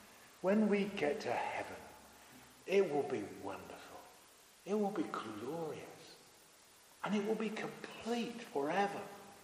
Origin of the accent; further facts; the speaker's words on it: Leicester, East Midlands, United Kingdom; I grew up in Leicester. I used to live near the Victoria Park.